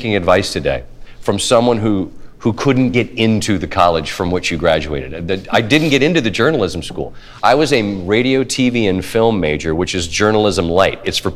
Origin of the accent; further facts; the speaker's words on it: Maryland, United States; the Maryland Terrapins. I loved the Redskins. Yeah. I loved the Orioles. I remain fiercely loyal to my hometown teams.